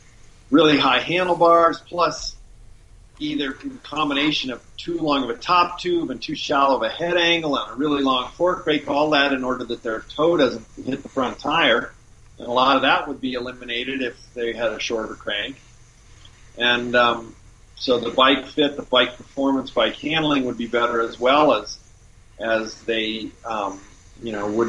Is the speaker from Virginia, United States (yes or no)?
no; Los Alamos, New Mexico, United States; You know, I grew up in Los Alamos, New Mexico, and I have a degree in physics and everything.